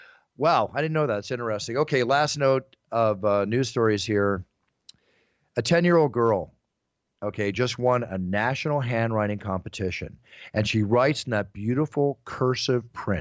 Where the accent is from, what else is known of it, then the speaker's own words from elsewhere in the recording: United States; As every American at that time, when we had three channels and not social media